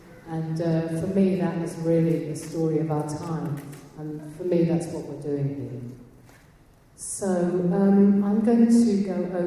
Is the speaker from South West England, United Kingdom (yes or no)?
yes; Totnes, South West England, United Kingdom; I'm from Totnes